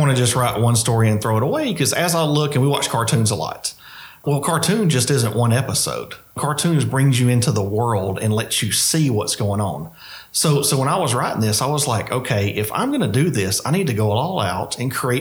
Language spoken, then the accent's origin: English; Crockett, United States; Yes, I am. I'm 43 years old. I'm from Crockett. I went out of state for school a little bit, but came back here because I have a big family here.